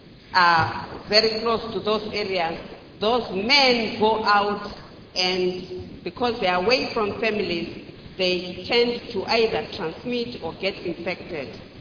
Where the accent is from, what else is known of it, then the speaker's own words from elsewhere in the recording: Zimbabwe; from Zimbabwe. I'm the Minister of Small and Medium Enterprises.